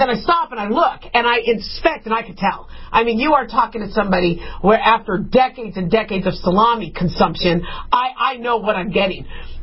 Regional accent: United States; as a married woman, as an American.

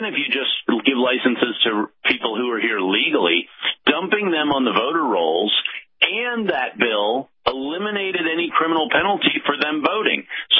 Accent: Virginia, United States; My home state of Virginia does not.

